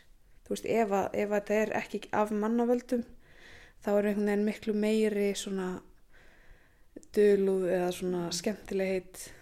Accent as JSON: {"language": "Icelandic", "town": "Hólmavík", "region": "Westfjords", "country": "Iceland", "tie": "born or raised there", "said": "ég einmitt sem barn á Hólmavík lærði mjög mikið af þjóðsögum"}